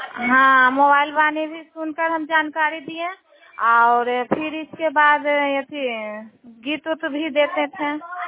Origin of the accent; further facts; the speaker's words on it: Mahua Tar, India; मैं महुआ तर की रहने वाली हूँ, नगर नौसा महुआ तर।